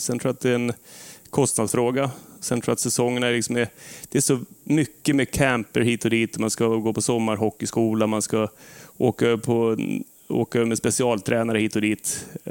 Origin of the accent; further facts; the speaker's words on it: Leksand, Dalarna County, Sweden; also born or lived in Nacka / Saltsjöbaden; vi föddes i Saltsjöbo, antar jag, eller inte född kanske, men uppväxt här. Tills vi var 4 år, då flyttade vi upp till en sommarstuga i Alvik utanför Leksand.